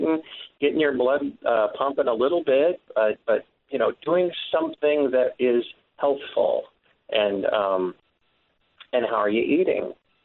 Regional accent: California, United States; because I was raised in California

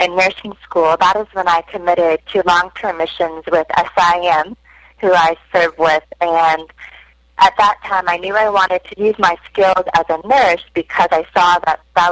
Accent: Texas, United States; Well, I was born and raised in Texas, and when I was a young girl, I received Christ

